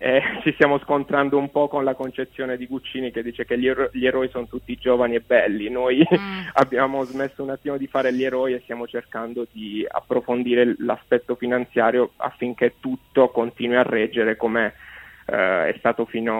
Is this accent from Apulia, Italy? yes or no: yes; Apulia, Italy; now in Turin, Italy; Noi sì, siamo nati a Torino perché è la città in cui risiedo, anche se sono pugliese